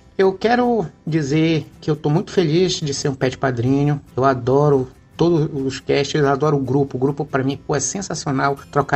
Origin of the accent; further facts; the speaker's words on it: Belém, Pará, Brazil; Sou aqui de Belém do Pará